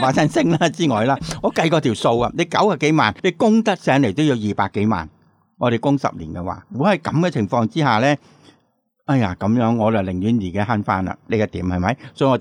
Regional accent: Hong Kong; 美国人同我哋香港人啦，唔好讲其他人，有咩嘅分别咧？咁样，我哋香港人会储钱嘅

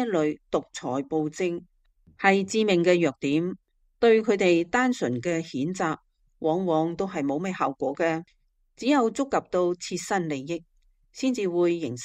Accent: Hong Kong; 我哋香港人

